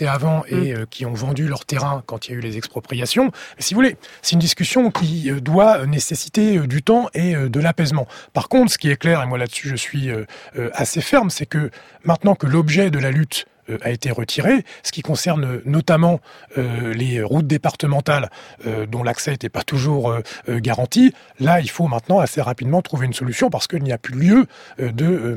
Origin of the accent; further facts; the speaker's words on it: Normandy, France; born there; Moi, je suis né en Normandie.